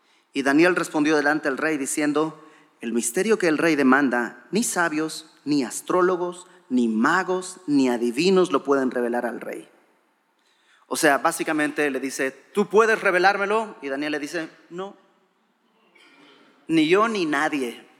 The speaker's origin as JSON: {"language": "Spanish", "country": "Bolivia", "said": "Bueno, extranjeros para mí, ¿no? Yo soy de Bolivia."}